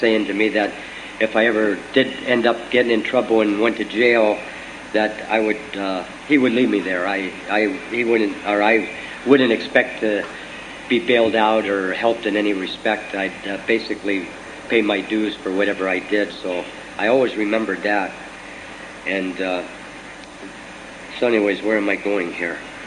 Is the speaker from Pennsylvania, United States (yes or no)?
yes; Erie, Pennsylvania, United States; I grew up in Erie, and on the west side